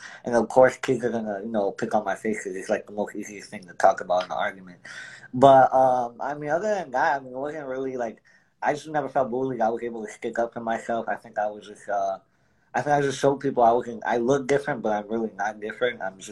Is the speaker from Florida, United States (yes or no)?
yes; Orlando, Florida, United States; I'm 20 years old. I'm from Orlando, Florida, and I do funny TikTok videos, but also go to college as well.